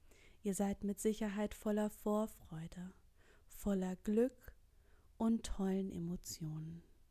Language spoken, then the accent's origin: German; Bielefeld, North Rhine-Westphalia, Germany; ich bin freie Rednerin aus dem wunderschönen Bielefeld. Ich bin geboren im Monat Mai im Jahr 1995.